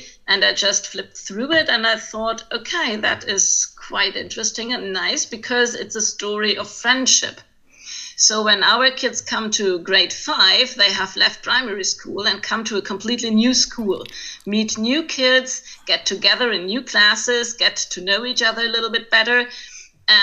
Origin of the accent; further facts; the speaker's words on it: Mayen, Rhineland-Palatinate, Germany; now in Kaiserslautern, Germany; And originally, I'm from Mayen, a little town near Koblenz.